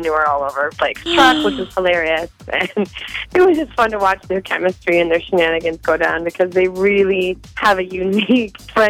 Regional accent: North Dakota, United States; I can't wait to see all of you guys in North Dakota and come back to my home state.

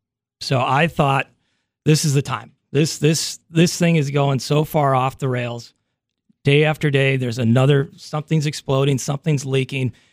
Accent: Dickinson, North Dakota, United States; I graduated from Dickinson High School in 1993. I was born and raised in Dickinson. Family still lives there. My dad still ranches the same ranch we've had since 1927.

